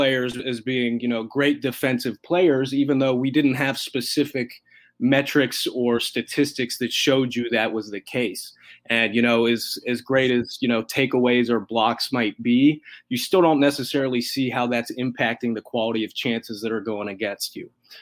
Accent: Columbus, Ohio, United States; Yeah, so I grew up in Columbus and obviously still live here now, but my father was born in Squirrel Hill back in the 60s

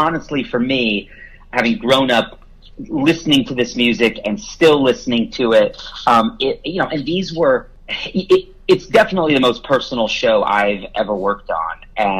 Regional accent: Iowa, United States; I grew up in Iowa, and we didn't have a music store.

